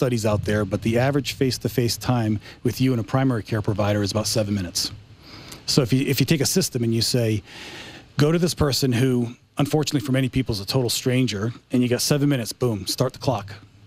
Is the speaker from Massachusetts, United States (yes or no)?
yes; Massachusetts, United States; I came from Massachusetts.